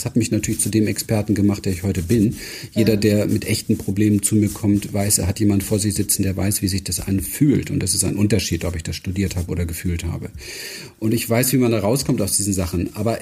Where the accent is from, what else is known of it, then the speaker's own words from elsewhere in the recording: Berlin, Germany; Das fing an mit sehr schwerer Kindheit. In Berlin übrigens. Ich bin in Berlin Wedding aufgewachsen, Gesundbrunnen, habe in den Mülltonnen gespielt.